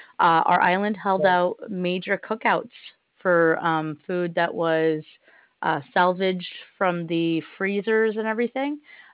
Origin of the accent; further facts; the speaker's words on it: St. Barthélemy; I grew up in the Caribbean, so St. Barts has always been my home.